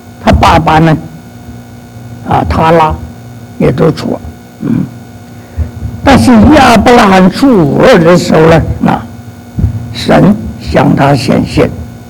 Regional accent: China; 所以我们中国人说呀，寿比南山。

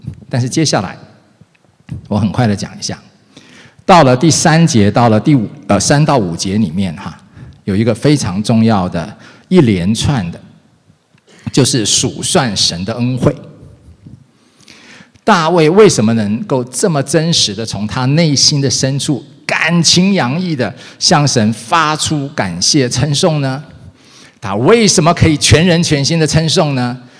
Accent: Taiwan; 在我是台湾出生长大，那我后来信主之后

